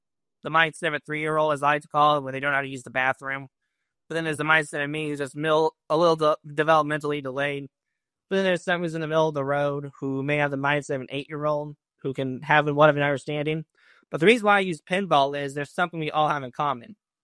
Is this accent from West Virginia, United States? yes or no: no; Indiana, United States; Indiana, southern central-ish.